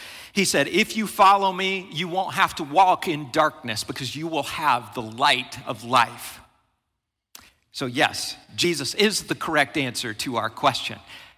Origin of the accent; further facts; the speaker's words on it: United States; I'm a citizen of God's kingdom, and that is far more important than my status as an American citizen.